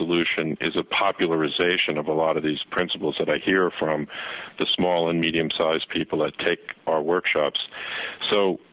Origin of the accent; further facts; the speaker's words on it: United States; I love being an American, and I've really enjoyed the advantages of growing up in our great freedoms